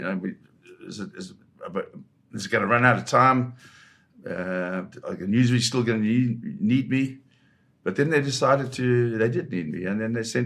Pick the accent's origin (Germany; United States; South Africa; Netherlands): South Africa; So I went up to this white cop and I said to him, I'm a South African.